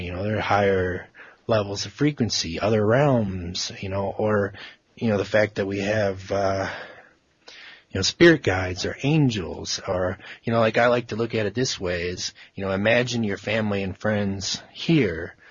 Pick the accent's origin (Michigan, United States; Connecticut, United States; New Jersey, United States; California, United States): Michigan, United States; Alpena; born there; though I was born here in America, in Michigan specifically, Alpena, Michigan, to get even more specific, the 45th parallel.